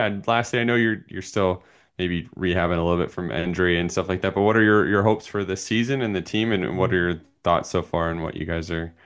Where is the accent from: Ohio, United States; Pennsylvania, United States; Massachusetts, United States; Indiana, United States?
Indiana, United States; South Bend; I grew up in South Bend, and the lack of sun in the winter is probably the worse than the cold